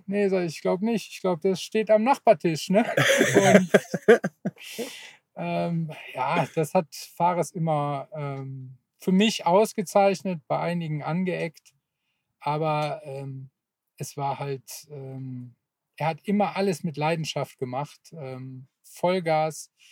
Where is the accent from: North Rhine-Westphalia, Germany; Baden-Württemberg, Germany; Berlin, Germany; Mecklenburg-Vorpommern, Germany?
North Rhine-Westphalia, Germany; Bonn; Wir kommen aus dem Rheinland, ne, Bonn. Und Bonn ist ja auch Köln. Und Bonn ist ja sehr für Karneval.